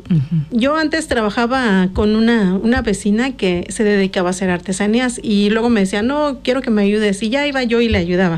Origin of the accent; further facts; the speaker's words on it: Jiutepec, Morelos, Mexico; also born or lived in Cuernavaca; Yo nací en Cuernavaca, Morelos. Después viví en Jutepec, ahí casi toda mi niñez y hasta que me casé. Cuando me casé me fui a vivir a Tepoztlán, porque de allá es mi esposa, de San Andrés de la Cal.